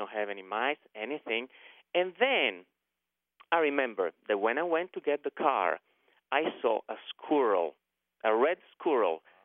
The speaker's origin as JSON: {"language": "English", "town": "Bergamo", "region": "Lombardy", "country": "Italy", "second_language": "English", "said": "Well, my family's from Sicily, but I come from northern Italy, a place called Bergamo, 30 miles northeast of Milan."}